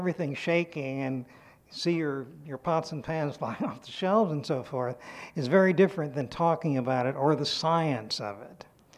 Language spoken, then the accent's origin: English; Los Angeles, California, United States; I'm a refugee from Los Angeles.